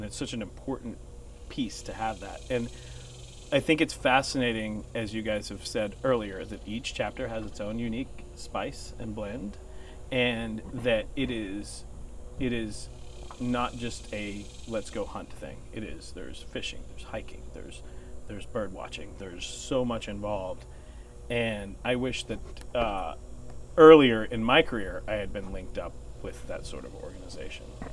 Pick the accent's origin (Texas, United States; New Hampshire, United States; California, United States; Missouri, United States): Texas, United States; there's a sense of responsibility as a Texan and as a landowner, and particularly as a bootstrap Texan, to go out and do that stuff yourself.